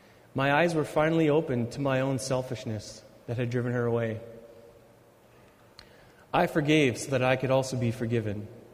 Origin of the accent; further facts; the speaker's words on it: Steinbach, Manitoba, Canada; I grew up in Steinbach, Manitoba. It's a place where everyone knows everyone.